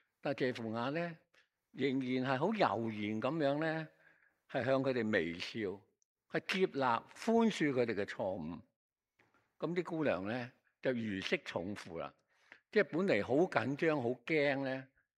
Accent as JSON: {"language": "Chinese", "town": "Chaozhou", "region": "Guangdong", "country": "China", "said": "特别我是潮州人，我是潮州人呢"}